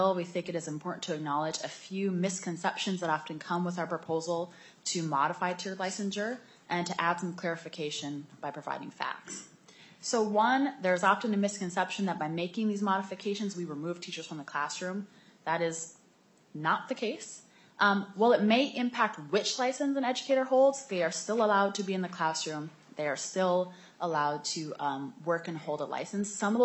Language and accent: English; Minnesota, United States; I grew up in Minnesota, went to Robbinsdale Cooper